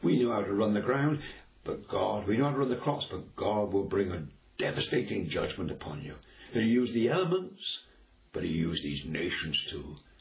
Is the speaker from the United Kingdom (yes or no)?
yes; England, United Kingdom; In the past, in my country, I'm an Englishman